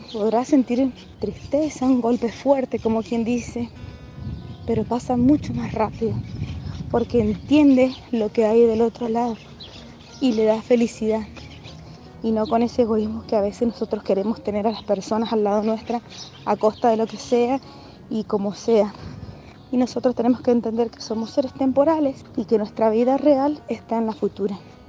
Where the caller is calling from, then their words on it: Mendoza, Argentina; de Argentina, Mendoza.